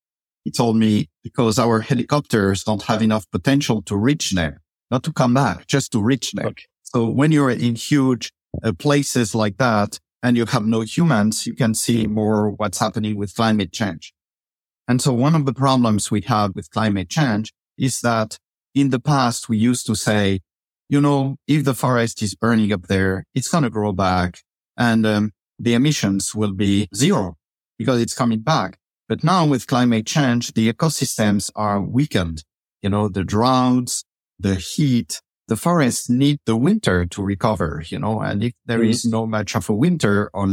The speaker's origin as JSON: {"language": "English", "country": "France", "second_language": "English", "moved": "yes", "lives_now": "United States", "said": "So when I moved to the US from France, where I'm used to exactly what you describe, you know, fires happen in the summer when it's past 30 degrees and very dry and the vegetation has dried."}